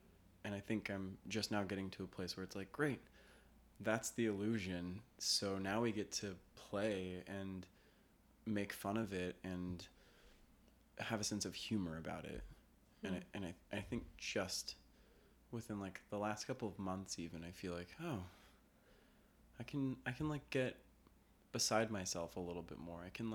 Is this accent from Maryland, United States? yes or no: no; Denver, Colorado, United States; also born or lived in Los Angeles, United States; But also, I grew up in Denver and I was born out there too, in LA. So I don't know. I feel like it's kind of in my bones.